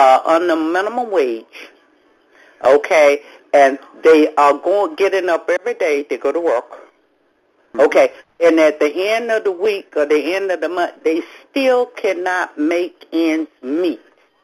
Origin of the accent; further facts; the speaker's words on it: Philadelphia, Pennsylvania, United States; I'm from Philadelphia.